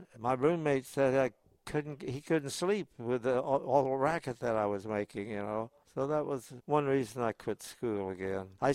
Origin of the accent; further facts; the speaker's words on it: United States; I'm thankful that I'm an American.